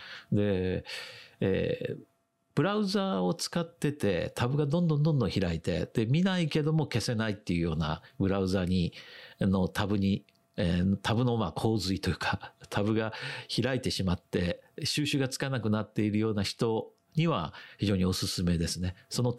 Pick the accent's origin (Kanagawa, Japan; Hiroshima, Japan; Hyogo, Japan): Hyogo, Japan; Himeji; さて次私の地元の姫路を友達とドローンで遊びましょう